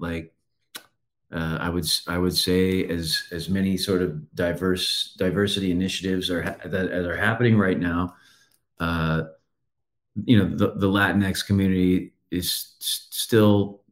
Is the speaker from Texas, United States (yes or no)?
yes; San Antonio, Texas, United States; It was interesting because we were the only ones in San Antonio. Everyone else was in Dallas.